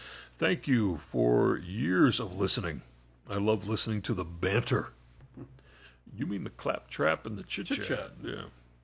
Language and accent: English; New Zealand; I'm 19, and I am from New Zealand.